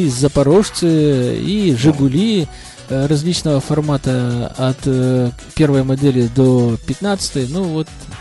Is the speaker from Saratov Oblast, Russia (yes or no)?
no; Severodvinsk, Arkhangelsk Oblast, Russia; Я местный, я родился и вырос в городе Северодвинске, фактически никуда отсюда не выезжал, ну, за исключением службы в вооруженных силах.